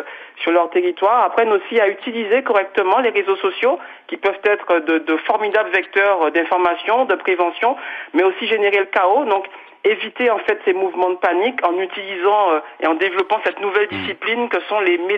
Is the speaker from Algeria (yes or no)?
no; Guadeloupe; born there; Alors, je suis né en 1980 en Guadeloupe